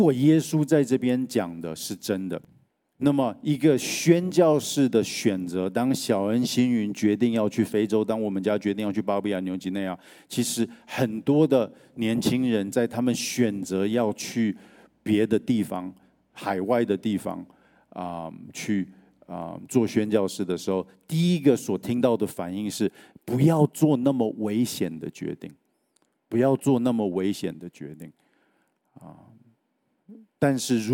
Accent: Taiwan; 我去柬埔寨的时候，就是那边就是我们都是台湾的

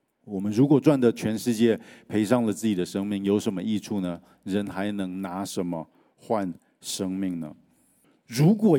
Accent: Taiwan; 我去柬埔寨的时候，就是那边就是我们都是台湾的

